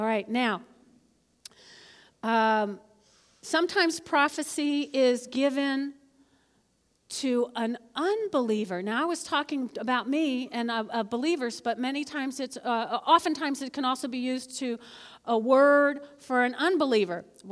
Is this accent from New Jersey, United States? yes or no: yes; New Jersey, United States; now they were all from Oklahoma, Alabama, and I'm like, huh? I'm from New Jersey, you know.